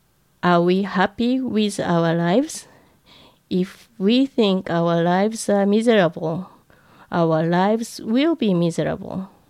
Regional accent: Tokyo, Japan; When I was a little girl growing up in Tokyo

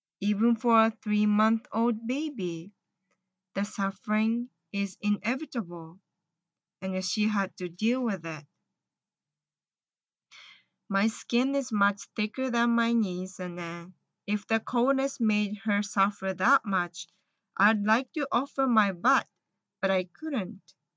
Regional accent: northern Japan, Japan; My hometown is located in north side of Japan. And usually, the place is known for the severe winter and snow.

